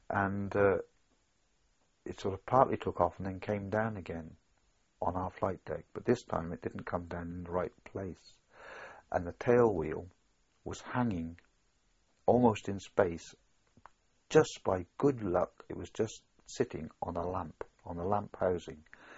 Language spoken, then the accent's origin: English; United Kingdom; this isn't on, we're British, we're the good guys, you don't bomb